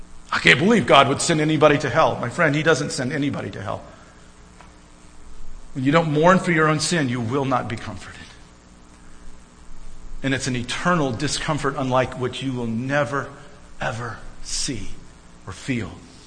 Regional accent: the South, United States; I'm from the South, and so what? Barbecue, right?

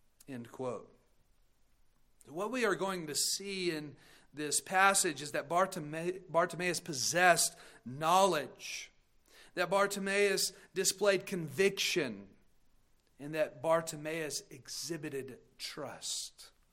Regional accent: Amarillo, Texas, United States; I'm a pastor from Amarillo.

